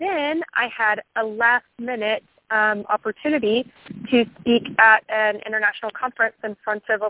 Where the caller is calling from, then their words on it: Colorado, United States; I'm calling from Colorado.